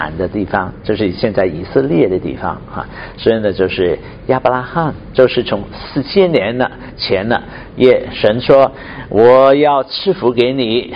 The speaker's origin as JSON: {"language": "Chinese", "country": "Hong Kong"}